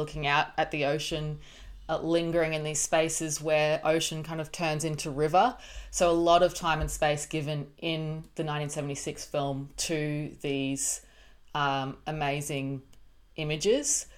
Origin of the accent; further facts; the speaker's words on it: Queensland, Australia; growing up in North Queensland is where I grew up.